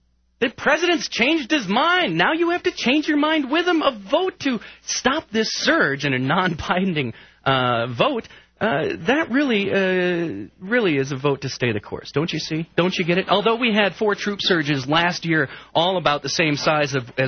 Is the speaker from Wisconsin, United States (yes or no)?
yes; Wisconsin, United States; Senator Russ Feingold, the senator from my home state of Wisconsin